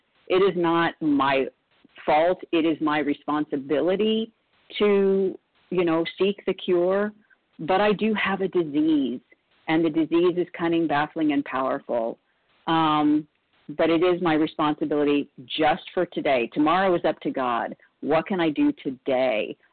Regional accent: Arlington, Texas, United States; from Plano. I'm from Arlington originally, so I was your neighbor.

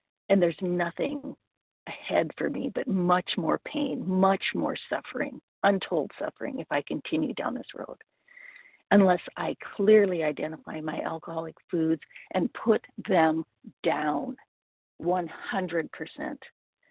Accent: California, United States; and I'm recovered from Southern California.

